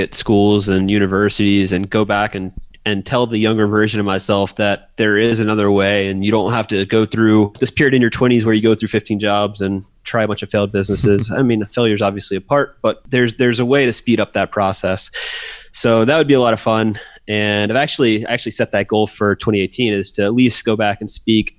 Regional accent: Georgia, United States; which in the South, growing up in Georgia, it was, you know, go to college, get a job, get a wife, have kids, save till retirement, and do that.

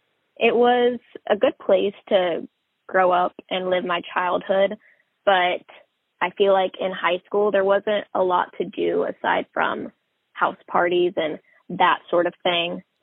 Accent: Rockwall, Texas, United States; I grew up in Rockwall, Texas. It's about 30 minutes east of Dallas.

